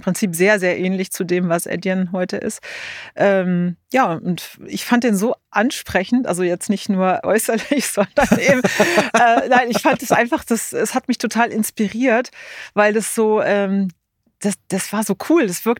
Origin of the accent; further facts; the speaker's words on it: Baden-Württemberg, Germany; also born or lived in Trier / United States / Düsseldorf; now in Berlin, Germany; Nein, also geboren in Trier, aufgewachsen dann in Baden-Württemberg in der Nähe von Stuttgart. Dann auch eine Weile in den USA gelebt, dann auch mal in Düsseldorf gelebt und jetzt seit 23 Jahren in Berlin.